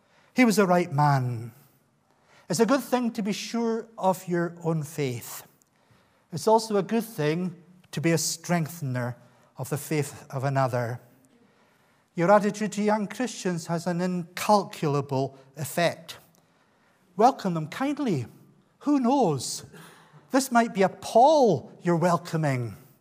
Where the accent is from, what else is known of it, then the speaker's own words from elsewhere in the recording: Scotland, United Kingdom; I was brought up here in the Highlands.